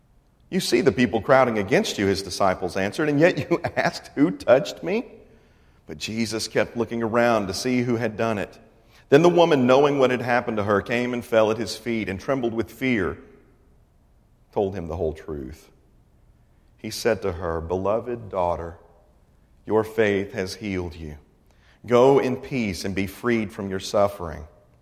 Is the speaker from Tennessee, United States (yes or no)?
yes; Old Hickory, Tennessee, United States; I grew up in Nashville, Tennessee, in a little suburb of Nashville, a village actually called Old Hickory.